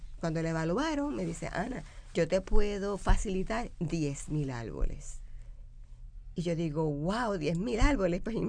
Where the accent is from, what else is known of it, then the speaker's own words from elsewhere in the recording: Ciales, Puerto Rico; Mi familia es una familia de agricultores. Yo vengo de Ciales, de una familia agrícola.